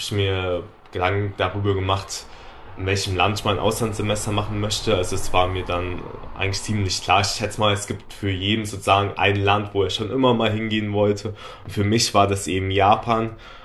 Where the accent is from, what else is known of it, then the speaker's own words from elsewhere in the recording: Mainz, Rhineland-Palatinate, Germany; ich bin 26 Jahre alt. Ich komme aus Mainz